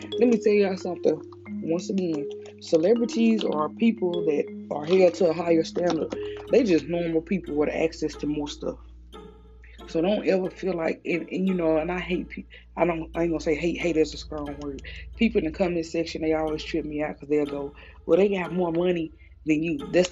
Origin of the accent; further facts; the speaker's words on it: the South, United States; People gonna look at y'all side. I'm from the South, so I know.